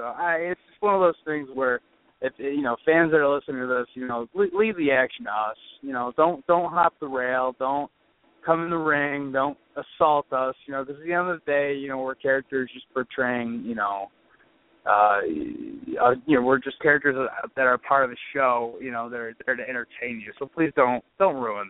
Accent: New York, United States; because I'm from New York, so I'm a big Giants fan.

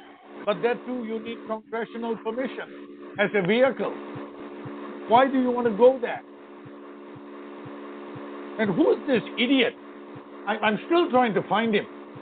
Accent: Missouri, United States; I'm from Missouri. Show me. Show me.

